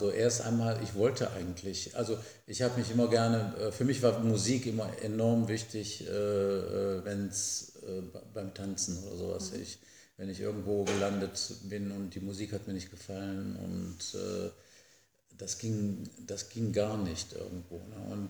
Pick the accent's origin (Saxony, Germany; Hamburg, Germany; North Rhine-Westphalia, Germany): North Rhine-Westphalia, Germany; da bin ich immer noch, eigentlich in meinem Heimat- oder Geburtsort irgendwo wieder gelangt. Das sind 10, 20 Kilometer Düsseldorf und 10 Kilometer Wuppertal.